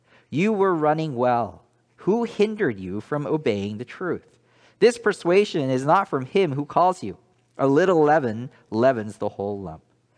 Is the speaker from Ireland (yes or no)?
no; Hong Kong; accent: British; now in United States; So I grew up in Hong Kong when it was still a British colony, and I attended a British secondary school. And yes, actually, before I came to the U.S., I had a British accent.